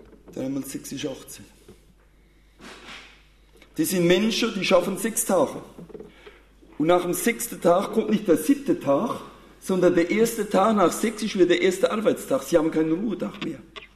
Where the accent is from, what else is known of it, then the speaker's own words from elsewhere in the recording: Rhineland-Palatinate, Germany; Ich komme aus dem Bundesland Rheinland-Pfalz